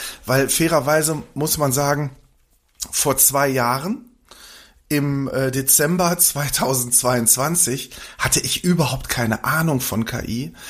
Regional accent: North Rhine-Westphalia, Germany; accent: Ruhr; ich bin 53 Jahre alt, ich bin ein Kind des Ruhrgebiets, wie der ein oder andere wahrscheinlich auch hören kann.

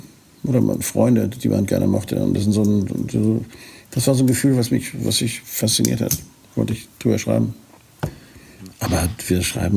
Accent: Northern Germany, Germany; wie man das als Norddeutscher so jovial sagt

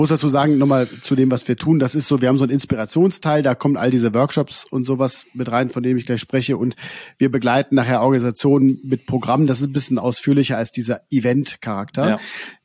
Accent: Hanover, Lower Saxony, Germany; Genau, ich bin in Hannover groß geworden.

